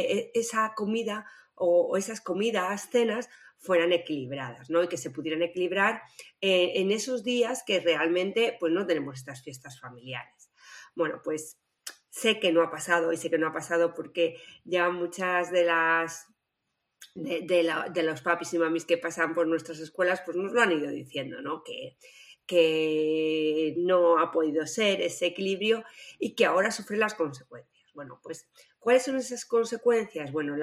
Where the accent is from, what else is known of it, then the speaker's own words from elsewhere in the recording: Spain; los españoles incrementamos un peso entre 3 y 5 kilos, ¿no? Durante las fechas navideñas.